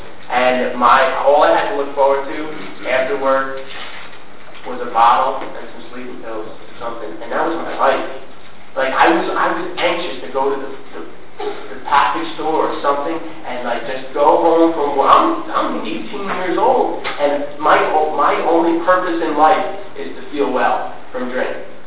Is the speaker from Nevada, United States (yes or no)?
no; New Jersey, United States; It was way up in North Jersey. I'm from South Jersey, and the ride was kind of killing me